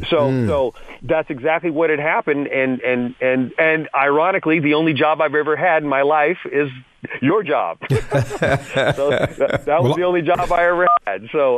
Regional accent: San Jose, California, United States; But, you know, but because I'm from San Jose, it was all my buddies.

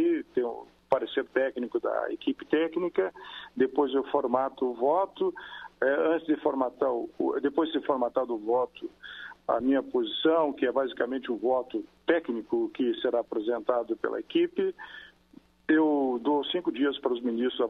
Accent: Rio Grande do Sul, Brazil; seja o brasileiro lá no meu estado, no Rio Grande do Sul

